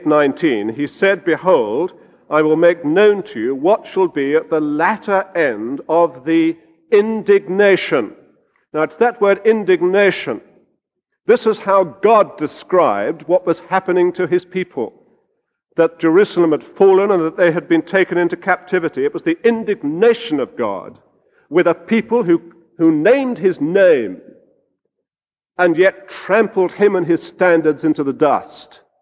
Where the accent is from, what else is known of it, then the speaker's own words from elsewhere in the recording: London, United Kingdom; I was brought up in the London area